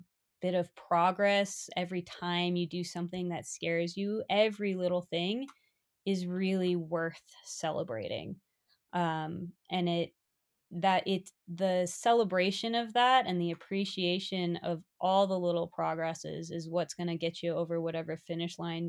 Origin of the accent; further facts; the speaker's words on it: Golden, Colorado, United States; Yeah, I grew up in Golden, Colorado, and my parents, my dad grew up in Chicago.